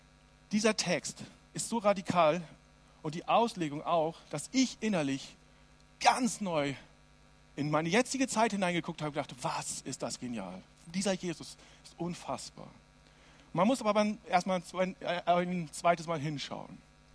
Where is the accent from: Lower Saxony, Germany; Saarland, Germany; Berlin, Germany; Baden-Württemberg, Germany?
Lower Saxony, Germany; Also ich komme aus dem Herzen Ostfrieslands. Ja? Da bin ich groß geworden.